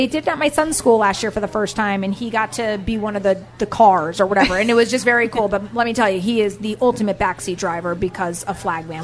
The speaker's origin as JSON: {"language": "English", "town": "Fairfield", "region": "Connecticut", "country": "United States", "tie": "born or raised there", "said": "Yeah, I mean, and so growing up in Fairfield in the 90s, there are certain parts of, I think, the town where you just need that enforcement."}